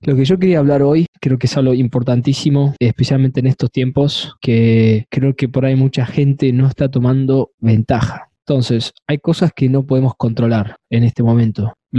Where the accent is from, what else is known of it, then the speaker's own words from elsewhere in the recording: Argentina; now in Houston, United States; en mi país, en Argentina. Estamos acá en Houston.